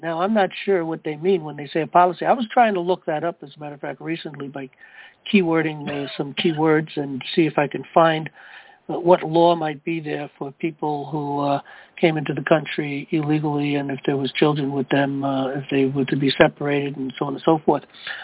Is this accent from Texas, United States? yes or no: no; New York, United States; I come from New York myself.